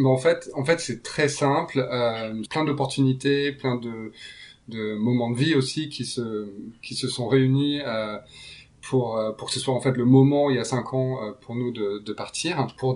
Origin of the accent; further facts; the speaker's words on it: France; also born or lived in Paris / Montpellier / Grenoble; now in Santa Monica, United States; j'ai 38 ans, je viens de France. Alors, j'ai passé 10 ans à Paris, mais j'ai habité à Montpellier, à Grenoble